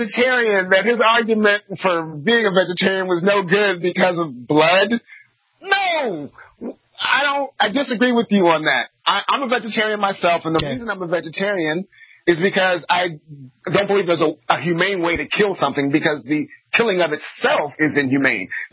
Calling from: California, United States; Hey, California, really.

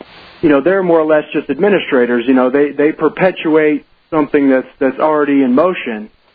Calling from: Idaho, United States

